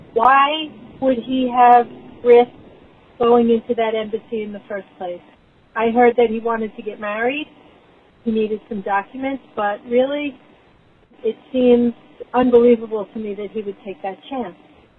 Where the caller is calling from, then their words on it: New York, United States; I'm calling from Westchester County.